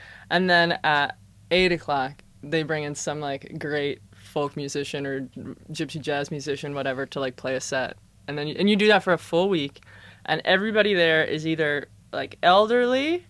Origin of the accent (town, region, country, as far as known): Ohio, United States; born or raised there